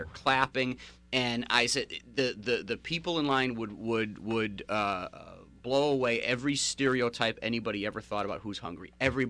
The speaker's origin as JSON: {"language": "English", "town": "New Britain", "region": "Connecticut", "country": "United States", "tie": "born or raised there", "said": "being a Connecticut guy, you know, I grew up in New Britain, live in West Hartford, been here my whole life."}